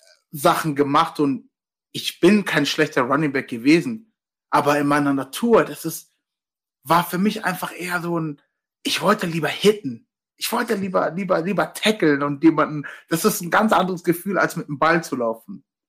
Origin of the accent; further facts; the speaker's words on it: Germany; Ja, ich bin Nigerianer, Deutscher.